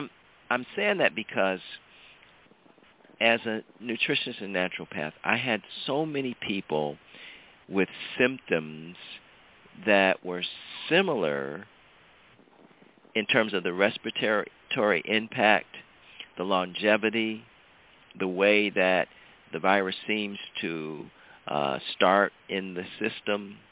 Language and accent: English; Ohio, United States; and of course my hometown, Ohio, state Ohio